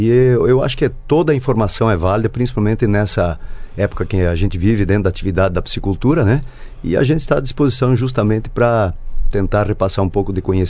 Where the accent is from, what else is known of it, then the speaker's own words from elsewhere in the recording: Novo Sarandi, Paraná, Brazil; born there; eu vim da agricultura, meus pais agricultores, nasci em Novo Sarandi, aí pertinho, né? E até os 15 anos eu trabalhei na agricultura